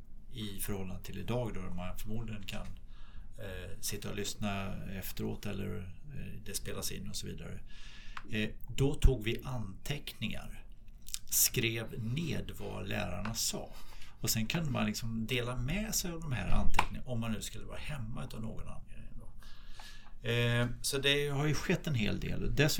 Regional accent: Skövde, Västra Götaland County, Sweden; now in Sollentuna, Sweden; jag har fru och jag har två döttrar. Och jag bor i Sollentuna, jag är från Skövde. Jag pluggade här i Linköping 1983 till 1986.

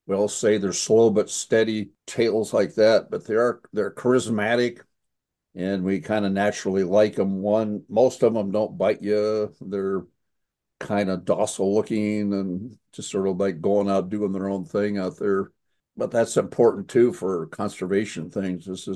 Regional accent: Oregon, United States; also born or lived in Roseburg; proudly say I'm a native Oregonian, and as one of my jokes, I was born in Roseburg

